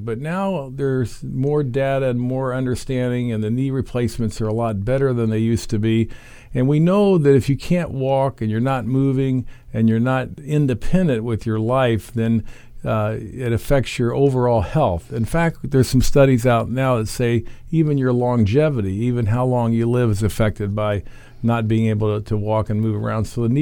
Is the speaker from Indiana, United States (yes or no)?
yes; Indianapolis, Indiana, United States; now in Rushville, United States; I retired from the military as a colonel and moved back to Indianapolis, which was my hometown, and worked at Noblesville at Riverview for 20 years. Now I'm down here for hopefully a longer stint than that, maybe, in Rushville.